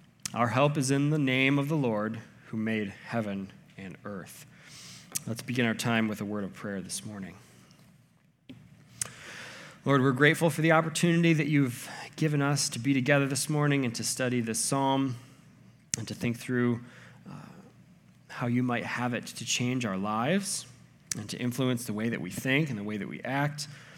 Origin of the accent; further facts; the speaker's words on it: Traverse City, Michigan, United States; they're coming to my hometown in Traverse City.